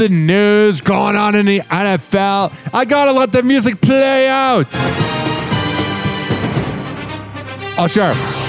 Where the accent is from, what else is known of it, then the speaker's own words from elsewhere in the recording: Chicago, Illinois, United States; I'm not one to talk, I'm from Chicago, but that's why I'm a Bucks fan.